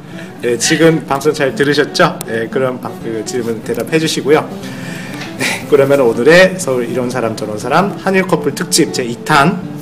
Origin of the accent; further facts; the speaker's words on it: Japan; Korean is a second language; 일본 남자 입장이잖아요. 네. 한국 사람과 결혼한 일본 남자 입장인데